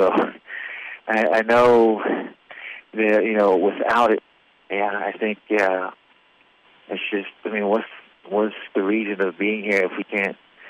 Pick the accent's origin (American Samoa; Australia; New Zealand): American Samoa; Fagasa, Eastern District